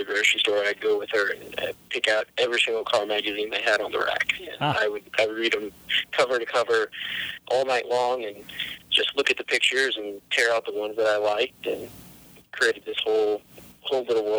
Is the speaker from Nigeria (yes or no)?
no; Dallas, Texas, United States; also born or lived in Kansas City, United States; I only lived there for a couple of years, and then my dad got a job down here in Dallas. So moved down here and grew up here.